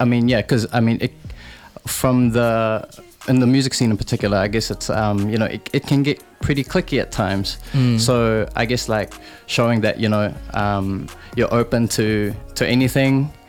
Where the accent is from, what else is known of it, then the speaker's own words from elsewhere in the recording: Philippines; now in New Zealand; especially, you know, as like a Filipino artist, I guess it's not too mainstream to see us, especially in New Zealand